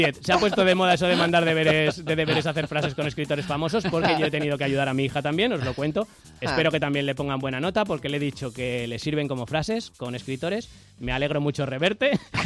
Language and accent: Spanish; Basque Country, Spain; Los cachalotes, que soy vasco.